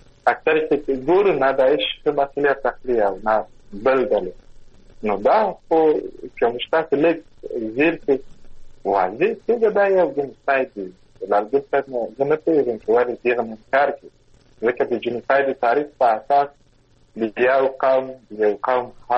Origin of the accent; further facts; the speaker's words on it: Kandahar, Afghanistan; لکه موږ د کندهار یم